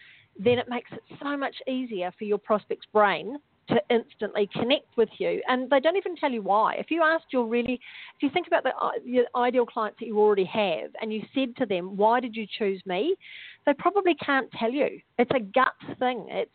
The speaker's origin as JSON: {"language": "English", "country": "New Zealand", "accent": "New Zealand", "said": "I'm sorry for my New Zealand accent probably sounds like I'm saying something completely different"}